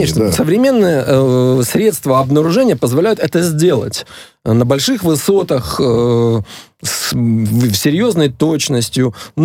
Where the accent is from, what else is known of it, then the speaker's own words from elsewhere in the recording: Dnipro, Dnipropetrovsk Oblast, Ukraine; Это мой родной город, поэтому я родился в Днепропетровске, я его прекрасно помню таким. Днепром я его уже не видел.